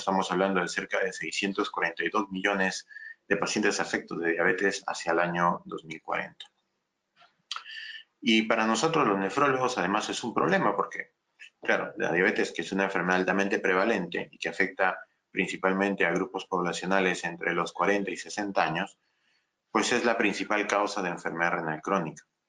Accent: Peru; soy médico nefrólogo peruano y radicado en el Perú, trabajando en el Hospital Cayetano Heredia y en la Universidad Peruana Cayetano Heredia

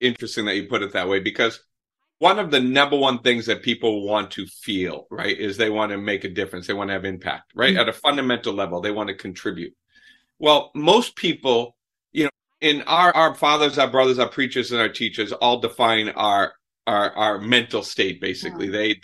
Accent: Boston, Massachusetts, United States; I'm from Boston. I never was able to shut down my brain.

